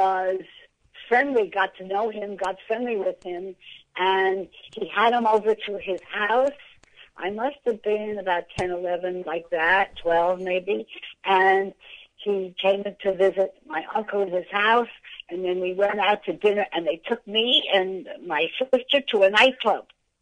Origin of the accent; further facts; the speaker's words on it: New York City, New York, United States; I grew up in New York City. I was born in the Bronx. I lived most of my young years in Manhattan. I went to school in New York City.